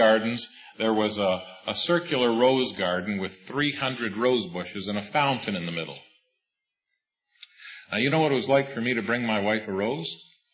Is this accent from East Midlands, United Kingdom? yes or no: no; Scotland, United Kingdom; And, of course, being a Scotsman, I don't give them too much money.